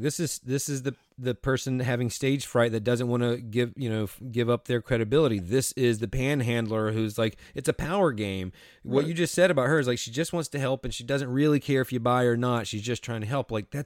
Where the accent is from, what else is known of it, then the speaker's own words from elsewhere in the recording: the South, United States; I'm from the South, but I know how he said it.